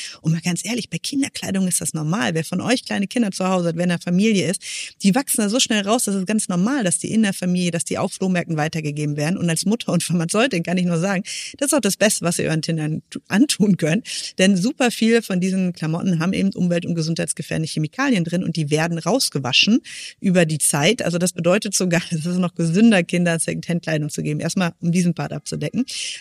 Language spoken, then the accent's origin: German; Hesse, Germany; ich komme auch aus Hessen